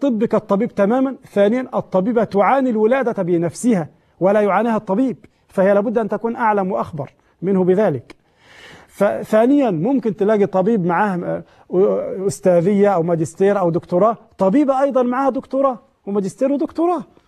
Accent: Egypt

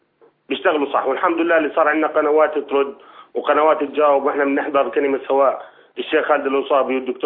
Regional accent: Jordan; now in United Arab Emirates; احنا كشباب أنا يعني من الجيل عمري 30 سنة. وأنا أردني مقيم بالإمارات.

